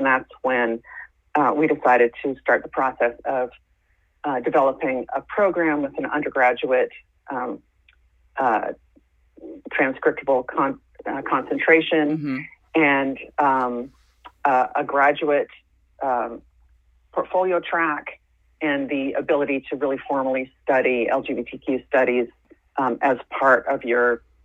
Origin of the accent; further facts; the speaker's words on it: Canada; Well, I grew up in Canada